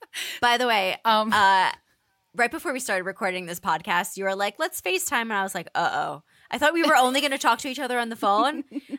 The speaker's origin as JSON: {"language": "English", "region": "New Jersey", "country": "United States", "said": "He's from Staten Island. I'm from New Jersey."}